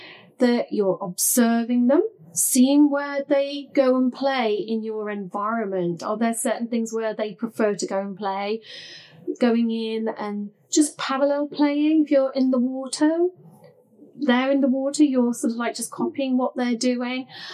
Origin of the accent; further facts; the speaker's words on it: Leicester, East Midlands, United Kingdom; I'm from Leicester, so I'll say Leicester City supporters